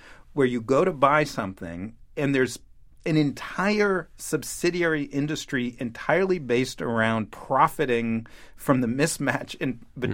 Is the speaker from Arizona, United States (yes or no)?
no; New York City, New York, United States; So I grew up here in New York City. I used to go to concerts at Madison Square Garden